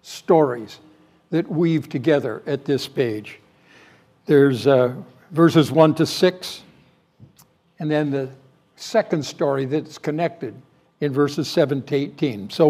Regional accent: Canada; In my home country, Canada's got a program called Medical Assistance in Dying.

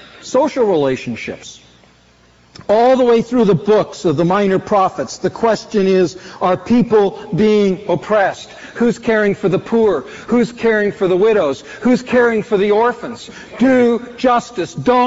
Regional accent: Canada; now in United States; I came from Canada where we had different racial issues.

